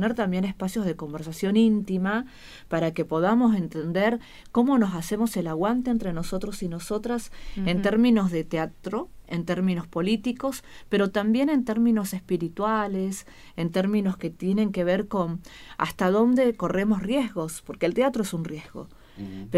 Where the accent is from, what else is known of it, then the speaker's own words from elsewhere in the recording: Río Negro, Argentina; Entonces preferimos decir soy actriz de Río Negro y nada más